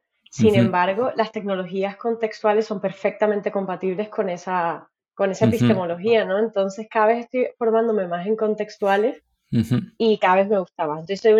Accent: Colombia; now in Spain; aprovechando que soy colombiana y madrugo y en España no se madruga

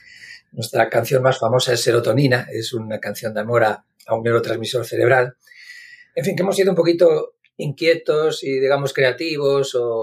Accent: Bilbao, Basque Country, Spain; also born or lived in Erandio; Bueno, yo soy de Bilbao. Bueno, nací en Erandio, en la margen derecha de la ría de aquí de Bilbao.

